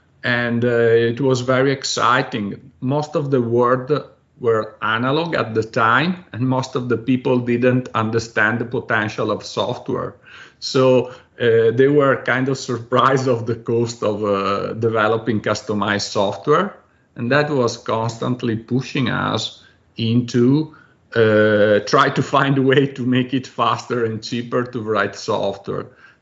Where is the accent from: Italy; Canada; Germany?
Italy; English is a second language; I'm Italian, and I'm sure my accent is already giving that away.